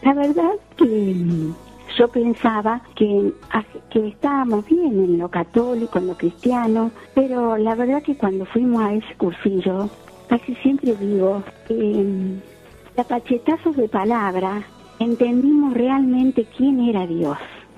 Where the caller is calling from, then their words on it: Las Varillas, Córdoba, Argentina; Hola, buenas tardes. Soy de Las Varillas.